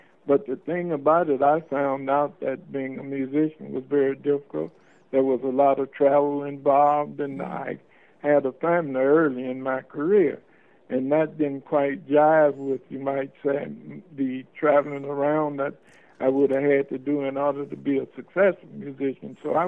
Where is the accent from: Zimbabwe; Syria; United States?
United States; East St. Louis, Illinois; I lived in the vicinity of two policemen when I was growing up in East St. Louis, Illinois